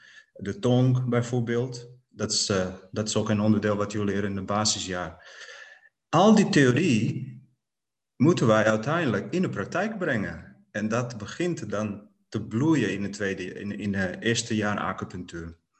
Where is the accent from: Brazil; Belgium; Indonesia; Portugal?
Portugal; Dutch is a second language; now in Netherlands; Ik kom uit Portugal. In 1994 was ik naar Nederland gekomen.